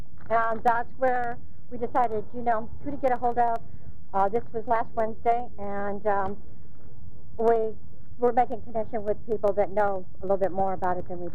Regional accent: Santa Cruz, California, United States; No, this is my hometown

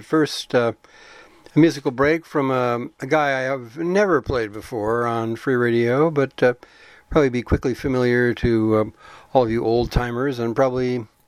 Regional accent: Lubbock, Texas, United States; I grew up in Lubbock, Texas, and it was a ghetto in every sense of the word, but we didn't use that word back then.

